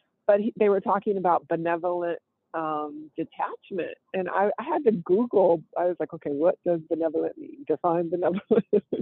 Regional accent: California, United States; I'm originally from California. People don't know that.

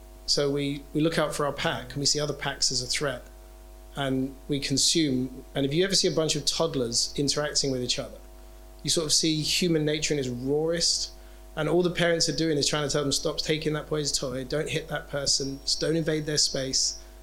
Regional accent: London, United Kingdom; Someone would say, where are you from? You're from London. I was like, South London. I'd never say London. I was always South London.

